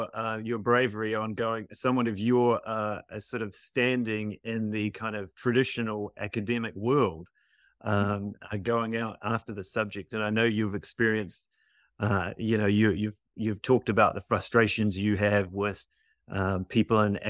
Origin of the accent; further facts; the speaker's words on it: New Zealand; I'm from New Zealand.